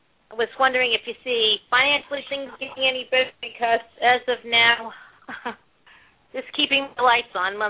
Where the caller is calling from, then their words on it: Florence, Georgia, United States; I am calling from Florence, Georgia.